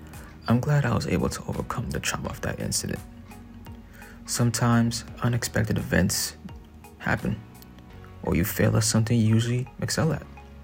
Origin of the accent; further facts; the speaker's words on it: Brooklyn, New York, United States; Growing up in Brooklyn, summertime was my favorite time of year.